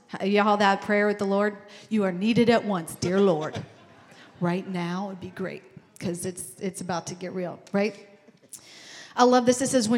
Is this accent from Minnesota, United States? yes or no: no; Dayton, Ohio, United States; Y'all, I'm from East Dayton, so we're going to get it down.